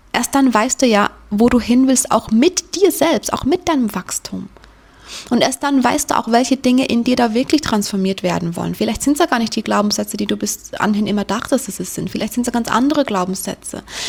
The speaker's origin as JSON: {"language": "German", "country": "Switzerland", "said": "ich will mein Heimatland, die Schweiz, verlassen, ich will auf Reisen gehen."}